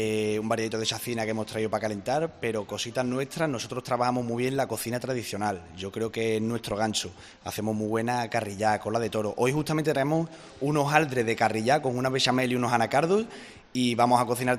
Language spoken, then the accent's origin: Spanish; Andalusia, Spain; Esto es un plato muy recurrente aquí en mi tierra y lo que traemos son tomates de Los Palacios